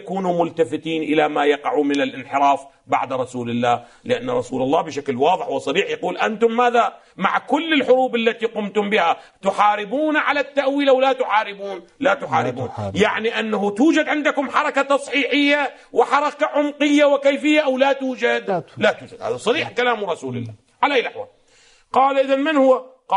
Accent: Iraq; عندنا في العراق الآن تجدون أن الذي يحمل لواء الثورة المضادة لسقوط النظام البائد

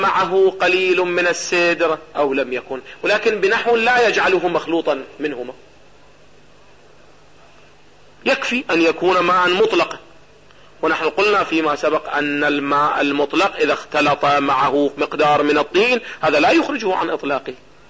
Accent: Iraq; او ما يسمى عندنا في العراق بشجرة النبق

